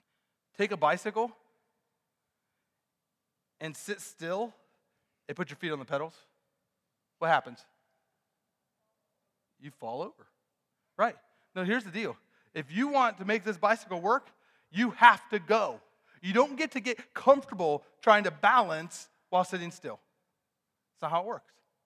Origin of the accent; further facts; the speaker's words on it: Pennsylvania, United States; Friends, we're from Western PA. Common sense is a thing here, right?